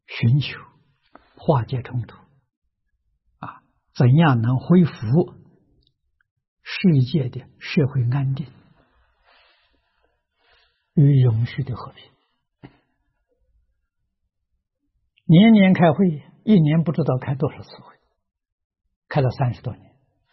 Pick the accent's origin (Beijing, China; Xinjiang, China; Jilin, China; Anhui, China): Anhui, China; Tangchi; 我选择我的家乡汤池镇小镇12个村庄啊，有一条街道啊，居民48000人啊